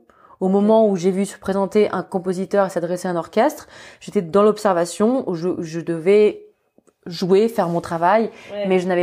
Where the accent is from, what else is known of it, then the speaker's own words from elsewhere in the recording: France; Moi, je suis française